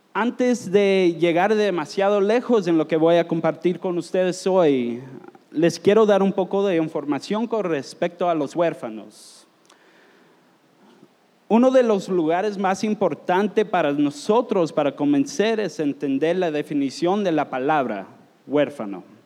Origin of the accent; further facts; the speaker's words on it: United States; now in Guatemala; Yo soy extranjero, vengo de los Estados Unidos, pero Guatemala hoy es donde yo vivo y yo soy miembro aquí de esta iglesia.